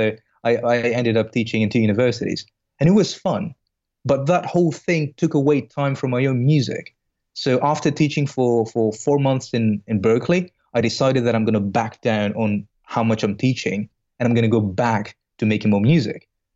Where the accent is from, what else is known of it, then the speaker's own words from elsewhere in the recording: Greece; moved away as an adult; Originally, I'm from Greece. So before the financial crisis of Greece, I left Greece because of the army.